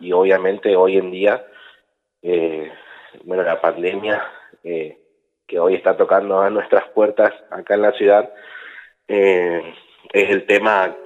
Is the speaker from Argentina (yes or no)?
yes; El Dorado, Misiones, Argentina; also born or lived in Corrientes; now in Paso de los Libres, Argentina; Yo soy de El Dorado, Misiones. Nací ahí, estuve estudiando en Corrientes varios años y vivo acá en Paso de los Libres hace un poco más de 2 años.